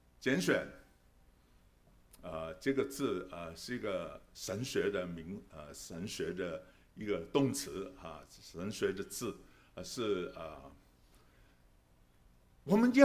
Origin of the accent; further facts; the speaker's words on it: Guangdong, China; 我们广东人说打波就是打球啊